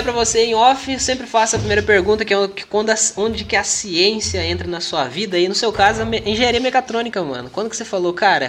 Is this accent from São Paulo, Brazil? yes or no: no; Paraná, Brazil; a minha cidade também aqui, onde eu cresci numa cidade aqui no interior do Paraná, tem 5 mil habitantes também, então, tipo, é bem pequeno. Hoje eu moro aqui numa cidade um pouco maior, que é vizinha, em Guiuerê, mas assim, tem 25 mil habitantes